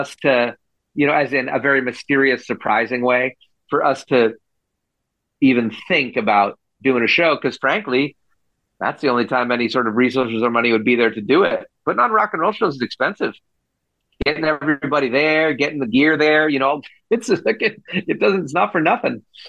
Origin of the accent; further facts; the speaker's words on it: United States; Mitch is from the States. I'm from the States. We're from, you know, different places in the States. I'm in Oregon.